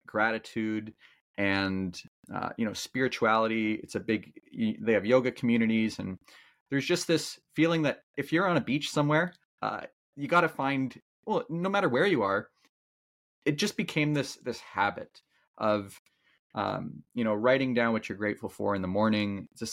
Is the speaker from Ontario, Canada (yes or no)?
yes; Toronto, Ontario, Canada; I'm from Toronto originally, and I kept, you know, when it gets cold in Toronto, you find a way to, you know, right now I'm in Florida, but I became a bit of an Indian snowbird. I would go to India when it got cold.